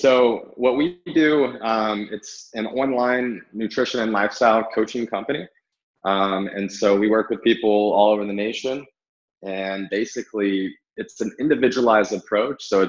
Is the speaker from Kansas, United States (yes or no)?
yes; Kansas, United States; when I came from Kansas and everybody found out about